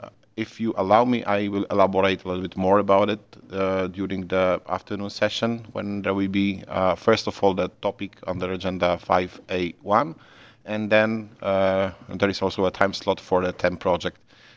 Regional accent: Poland; English is a second language; I'm originally from Poland.

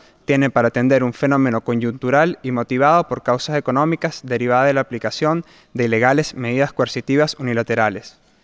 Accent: Ecuador; escuchamos a la delegación de Brasil hablar sobre una supuesta crisis multidimensional en mi país. Ecuador la califica como una supuesta crisis híbrida

